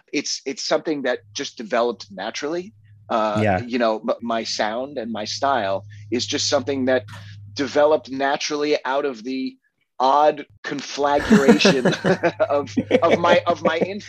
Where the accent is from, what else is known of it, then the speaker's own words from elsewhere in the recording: New York, United States; like, you know, growing up on Long Island, most kids spend a good amount of their socializing and social life going into the city every weekend.